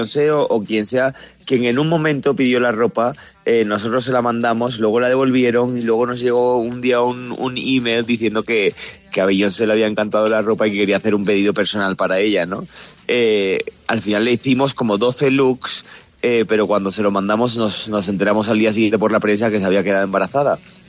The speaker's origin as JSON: {"language": "Spanish", "region": "Andalusia", "country": "Spain", "said": "del sur de España, que es de donde yo soy, ¿no?"}